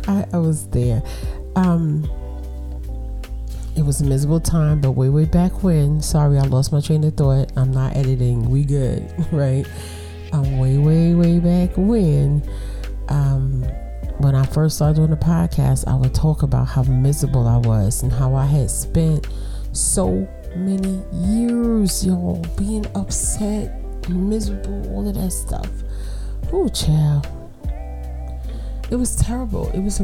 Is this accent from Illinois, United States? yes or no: no; Brooklyn, New York, United States; If you're new here, I'm from Brooklyn, so I talk with my hands.